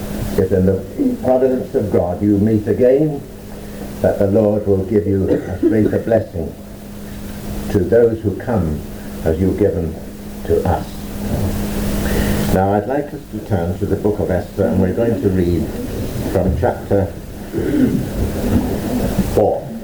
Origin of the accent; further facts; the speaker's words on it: England, United Kingdom; now in Ireland; I'm an Englishman, I'm a Jew